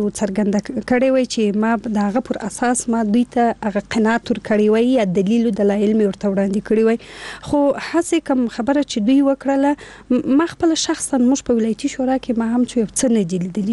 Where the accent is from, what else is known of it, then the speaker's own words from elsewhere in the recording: Afghanistan; زه افغان یم